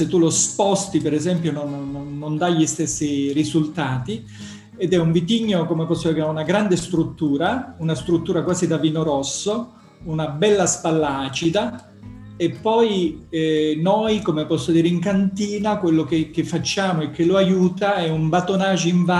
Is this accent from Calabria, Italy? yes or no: yes; Calabria, Italy; il vino è uno strumento impareggiabile per restituire qualcosa appunto alla mia terra, insomma, che mi ha dato tanto.